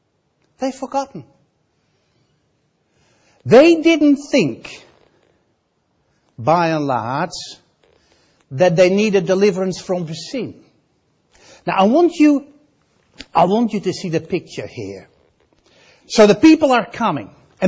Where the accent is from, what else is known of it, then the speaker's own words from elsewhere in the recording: Netherlands; accent: Dutch; English is a second language; Instead, you have to put up with me in my Dutch accent.